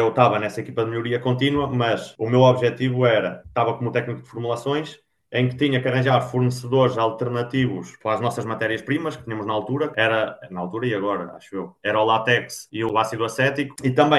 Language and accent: Portuguese; Norte, Portugal; eu sou transmontano